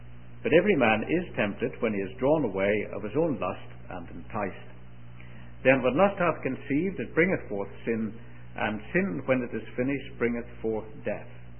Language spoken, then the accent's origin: English; Northern Ireland, United Kingdom; born there; accent: mixture of Northern Irish, English and Scots; moved away as an adult; also born or lived in Scotland; now in England; I was born in Northern Ireland, of which everybody has heard, and left there when I was 23, got married, lived in Scotland for 7 years, and have lived in England ever since. That accounts for my accent being a sort of mixture of Northern Irish, English, and Scots.